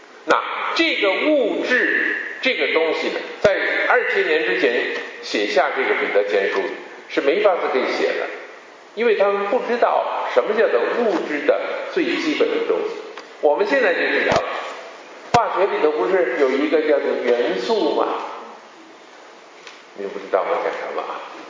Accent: Beijing, China; accent: Beijing; also born or lived in Tianjin; 我在天津五年的时候，后来五岁的时候我们到北京去，我就住在北京，一直是住在十岁的时候。换句话说，就是我在北京有五年的时候。

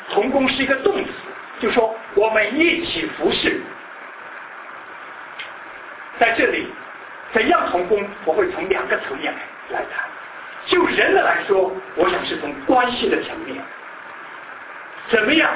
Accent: China; 很多时候我们中国人也常常说一句话，事好办，人难成。

